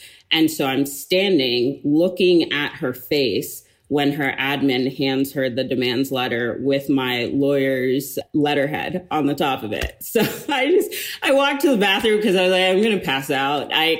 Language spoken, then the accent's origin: English; Anchorage, Alaska, United States; I grew up in Anchorage, Alaska, as a child